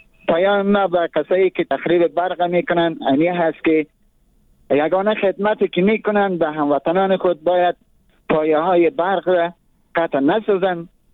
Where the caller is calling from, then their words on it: Afghanistan; پایتخت خود ما یعنی کابل